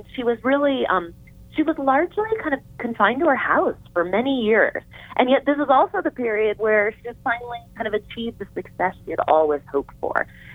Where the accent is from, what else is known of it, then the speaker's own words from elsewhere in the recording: Massachusetts, United States; I grew up right outside of Concord, Mass.